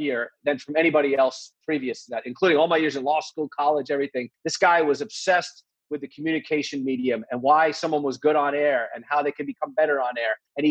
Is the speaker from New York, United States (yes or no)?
yes; Woodbury, New York, United States; So I grew up in North Woodbury on Long Island